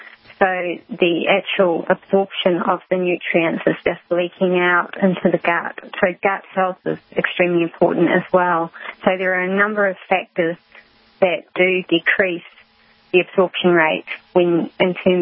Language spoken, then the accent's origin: English; New Zealand; I'm from New Zealand originally